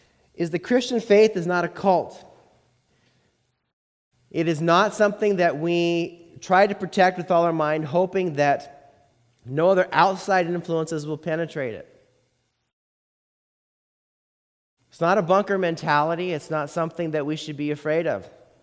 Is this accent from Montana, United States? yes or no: yes; Montana, United States; When I was growing up in Montana